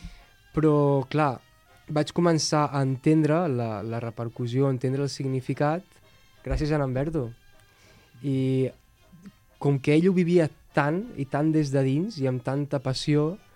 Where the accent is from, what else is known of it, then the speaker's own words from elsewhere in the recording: Llançà, Catalonia, Spain; also born or lived in Stockholm, Sweden; jo amb 5 anys vaig arribar a llançar, vaig néixer a Estocolm